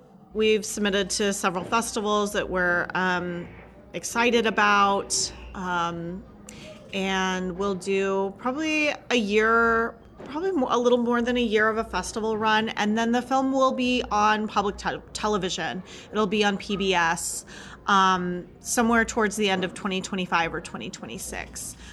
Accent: Oklahoma, United States; I think growing up in Oklahoma, this was always a place where if you wanted to be anyone, if you wanted to do anything, then you should leave.

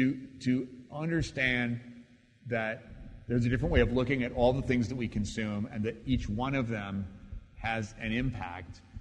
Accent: New York, United States; I'm from New York, so it's all just sort of a blur up here, right, for me.

